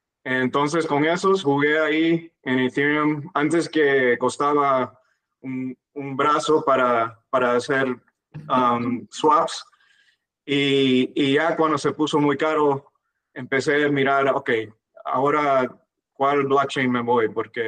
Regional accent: Florida, United States; first language English; Spanish is a second language; now in Fort Lauderdale, United States; mis padres son cubanos, pero yo nací en la Florida. Yo he vivido mi entero vivo vida en la Florida. Crecí en el norte de la Florida, casi a Georgia. Y entonces, en el sur. Pero ahora yo vivo en Fort Lauderdale, que es cerca de Miami

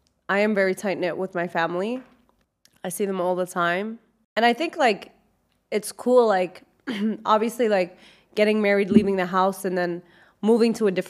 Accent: United States; because I'm Egyptian American, I'm already kind of in the culture, right?

